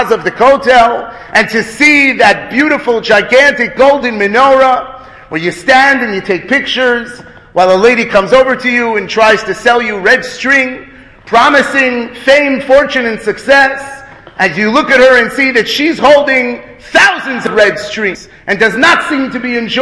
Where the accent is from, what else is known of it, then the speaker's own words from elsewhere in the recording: Los Angeles, California, United States; I grew up in Los Angeles, so it was always a dream of mine to speak in the five towns.